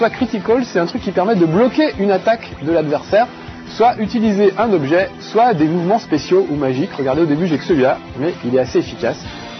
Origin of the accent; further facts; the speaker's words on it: France; Nos forêts chez nous en France, c'est pas du tout comme ça.